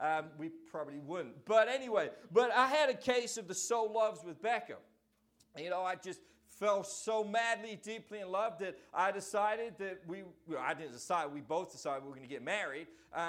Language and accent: English; England, United Kingdom; Now, me, I'm from England